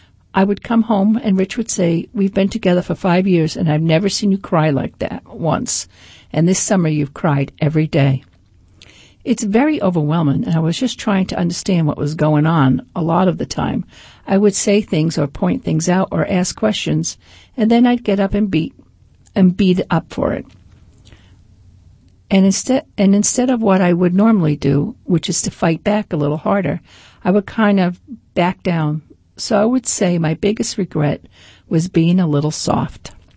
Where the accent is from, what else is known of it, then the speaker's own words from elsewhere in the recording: Massachusetts, United States; now in Rhode Island, United States; because I grew up in Massachusetts, right near the Rhode Island border